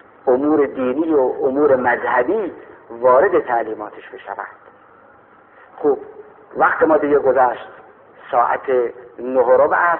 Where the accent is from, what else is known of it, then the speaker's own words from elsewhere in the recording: Khorasan, Iran; من خودم که اهل خراسان هستم و اهل اون منطقه هستن